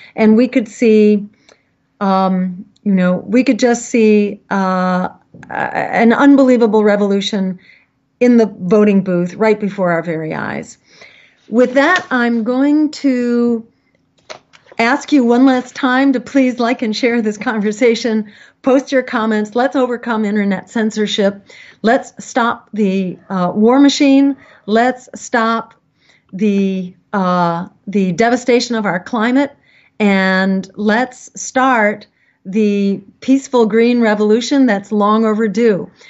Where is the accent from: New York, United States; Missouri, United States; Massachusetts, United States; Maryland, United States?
Massachusetts, United States; we have that here in Massachusetts too, in my home state.